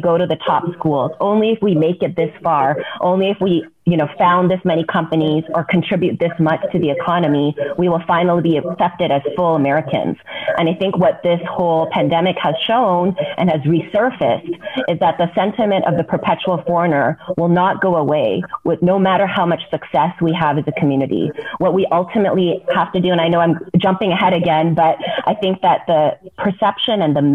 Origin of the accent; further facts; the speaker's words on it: Canada; my background is actually in Canada. So I was born and raised in Canada, so another Commonwealth country